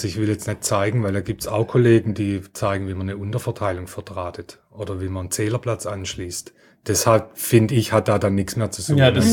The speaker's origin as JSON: {"language": "German", "town": "Heilbronn", "region": "Baden-Württemberg", "country": "Germany", "said": "also ich komme ja aus Heilbronn"}